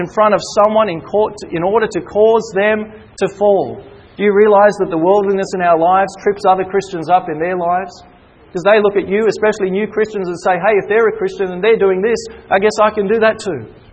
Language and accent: English; Hollywood, California, United States; I grew up in Hollywood, as many of you did.